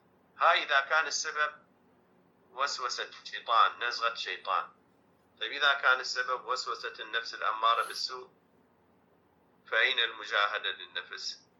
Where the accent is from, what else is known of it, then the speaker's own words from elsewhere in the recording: Iraq; بالنسبة إحنا كعراقيين مما يراد بينا